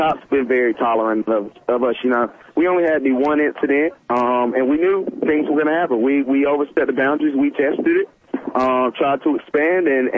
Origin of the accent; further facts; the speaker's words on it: Broxton, Georgia, United States; accent: Georgia; now in Boston, United States; I'm from Broxton, Georgia, in Coffee County.